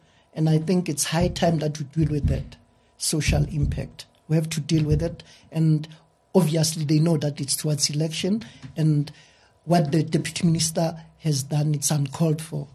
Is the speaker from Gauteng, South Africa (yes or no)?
no; Everton, Western Cape, South Africa; Coming to local election, I'm from Everton. The municipality Mfuleni has used misused 8.5 million unaccounted for.